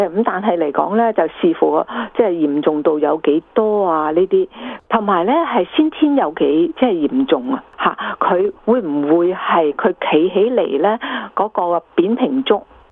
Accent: China; 我哋中国人

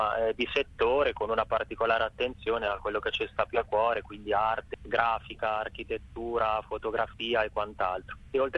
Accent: Perugia, Umbria, Italy; perché alcuni di noi, me in primis, sono di Perugia

